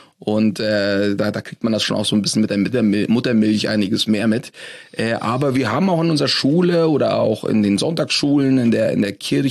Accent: Asunción, Paraguay; now in Germany; ich bin in der Hauptstadt Paraguays aufgewachsen, Asunción. Das ist eine Stadt mit etwa 1.200.000 Einwohnern, alles Spanisch sprechend. Wir wohnten dort normal in Latein, also Spanisch sprechende Nachbarschaften

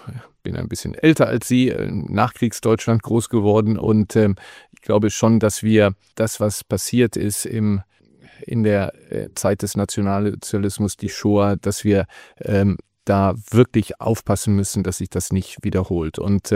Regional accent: Neuss, North Rhine-Westphalia, Germany; ich bin sehr kommunal verankert in meiner Heimatstadt Neuss

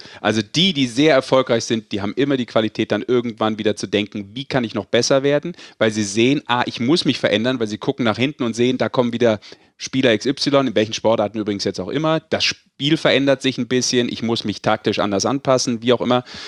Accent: Düsseldorf, North Rhine-Westphalia, Germany; Ich als Düsseldorfer

